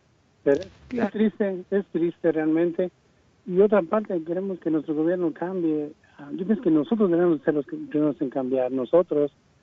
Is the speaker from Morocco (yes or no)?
no; Michoacán, Mexico; now in United States; Yo soy de Michoacán y es una tristeza lo que ha pasado